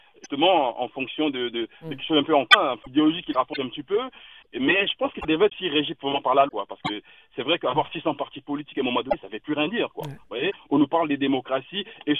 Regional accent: DR Congo; je suis originaire du Congo.

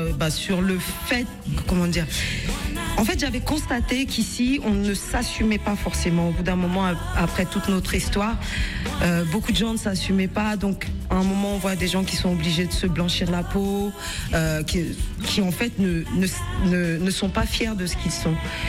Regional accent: France; je suis congolaise d'origine. Et j'ai grandi ici, en France.

